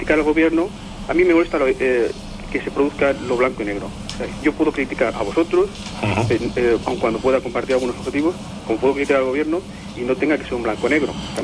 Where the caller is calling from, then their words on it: Barcelona, Catalonia, Spain; del Clot.